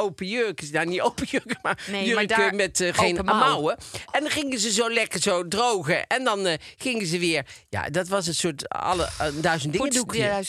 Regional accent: Tilburg, North Brabant, Netherlands; born there; maar daarnaast in Tilburg, waar ik geboren ben.

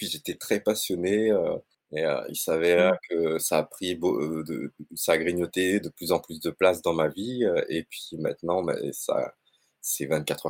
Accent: Réunion, France; born or raised there; moved away as an adult

